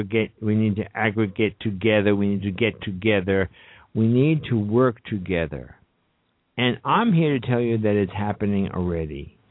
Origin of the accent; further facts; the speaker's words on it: New York City, New York, United States; folks, I come from the streets of New York. I was raised and born and raised in New York City. I'm proud of it.